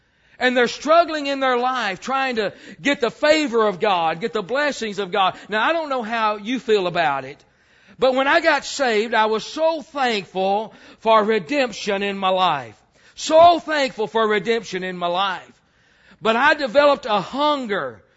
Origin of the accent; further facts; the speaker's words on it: Alabama, United States; And we're from Alabama. Terry said no Alabama stuff, but we're from Alabama.